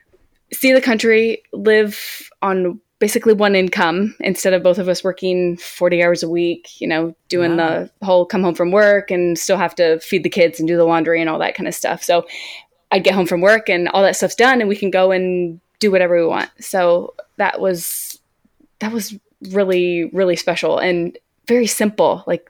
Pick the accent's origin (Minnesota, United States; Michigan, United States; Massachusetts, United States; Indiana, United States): Indiana, United States; I am from Indiana, and I've been a therapist for 10 years